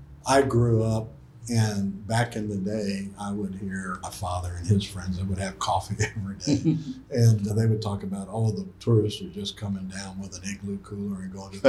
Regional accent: Galveston, Texas, United States; Growing up in Galveston, how much you don't know about. You know, one of the things when I was in college, everybody, oh, you're from Galveston, that's so cool.

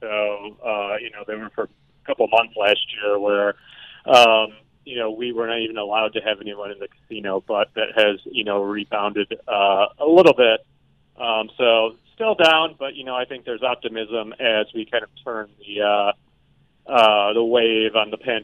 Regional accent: Detroit, Michigan, United States; I'm from Detroit, actually.

